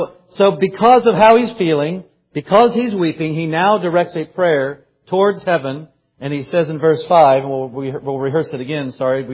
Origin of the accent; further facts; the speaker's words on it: United States; but hey, I'm an American, they're an American